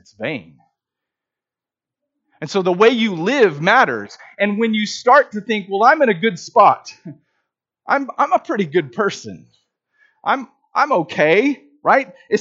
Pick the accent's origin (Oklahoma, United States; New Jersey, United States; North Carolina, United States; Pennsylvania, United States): Oklahoma, United States; Newkirk; I actually think about this as growing up in Newkirk, and we lived kind of outside of town, and we had about 11 acres